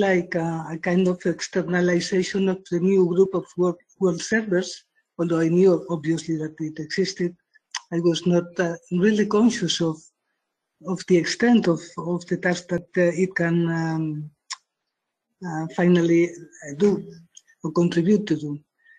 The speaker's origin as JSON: {"language": "English", "town": "Barcelona", "region": "Catalonia", "country": "Spain", "second_language": "English", "said": "I come from Spain."}